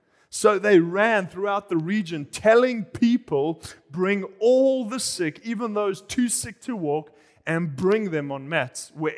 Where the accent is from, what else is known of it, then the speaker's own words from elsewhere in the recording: South Africa; now in Tokyo, Japan; I grew up in South Africa, and a few years ago, my friend started a coffee shop